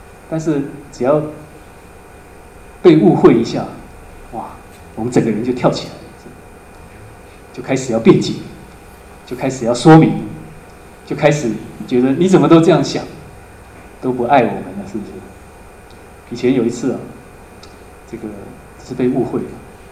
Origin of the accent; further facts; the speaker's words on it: Taiwan; 我确实是台湾人，但是我也不是要来欺负你啊。